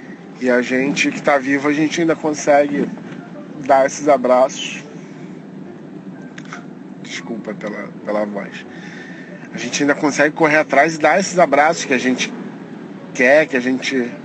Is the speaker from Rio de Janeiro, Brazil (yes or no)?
yes; Nova Iguaçu, Rio de Janeiro, Brazil; eu tenho 32 anos, sou do Rio de Janeiro, da Baixada Fluminense, lá do cantinho de Nova Iguaçu, bem escondidinho.